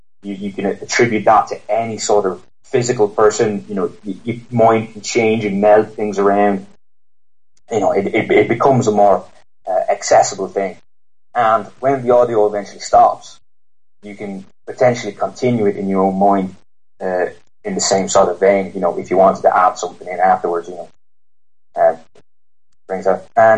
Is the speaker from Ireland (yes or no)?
yes; Ireland; now in England, United Kingdom; I'm an Irishman living in England, I always get compliments on my voice, mainly because of the accent